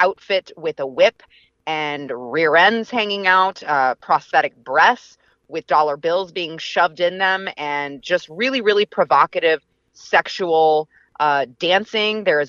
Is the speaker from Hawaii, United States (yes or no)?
no; Plano, Texas, United States; And just for reference, I grew up in Plano, Texas. I went to Plano schools. This is not the Plano that it once was.